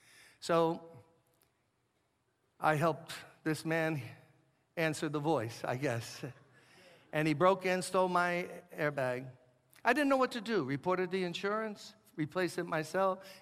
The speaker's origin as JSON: {"language": "English", "town": "Brooklyn", "region": "New York", "country": "United States", "tie": "born or raised there", "said": "Now, anyone like me who was born and raised in Brooklyn and lives in New York, unless you've been robbed, you're not truly a New Yorker."}